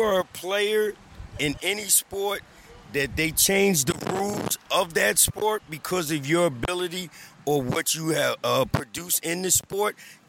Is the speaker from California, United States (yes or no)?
no; Newark, New Jersey, United States; now in Tampa, United States; from Newark, New Jersey. Live in Tampa, 40-year Bear fan.